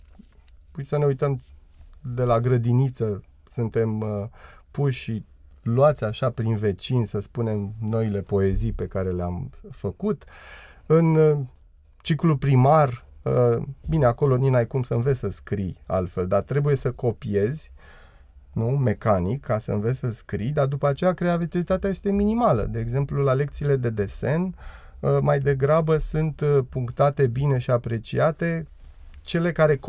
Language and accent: Romanian; Romania; Pentru noi ca români este o mare provocare că întreg modelul educațional la care suntem supuși